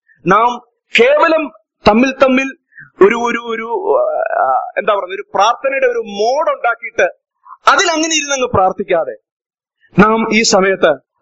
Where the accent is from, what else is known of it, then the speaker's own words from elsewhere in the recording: Kottayam, Kerala, India; എനിക്ക് ഭയമായി, ഞാൻ കോട്ടയംകാരനാണ്. പക്ഷെ എനിക്കറിയില്ലായിരുന്നു.